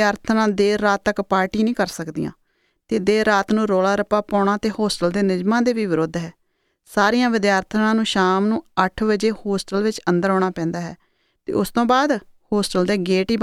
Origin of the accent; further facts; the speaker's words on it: Punjab, India; ਮੈਂ ਤਾਂ ਪੰਜਾਬ ਤੋਂ ਆਈ ਹਾਂ ਅਤੇ ਇੱਥੇ ਗਣਿਤ ਦੀ MS ਵਿੱਚ ਦਾਖਲਾ ਲਿਆ ਹੈ।